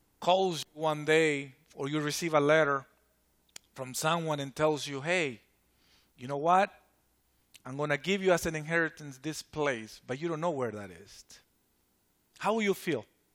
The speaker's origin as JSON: {"language": "English", "region": "Virginia", "country": "United States", "tie": "born or raised there", "said": "I come from the East Coast. I grew up over there in Virginia."}